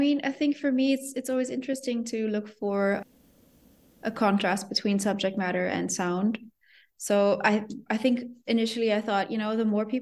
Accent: Germany; English is a second language; translate the references that I grew up with in Germany or wherever

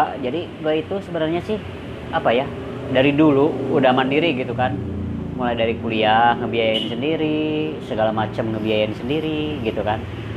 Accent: Garut, West Java, Indonesia; gue itu berasal dari kota Garut. Gue umur sekarang udah mau 27 tahun, kelahiran 93.

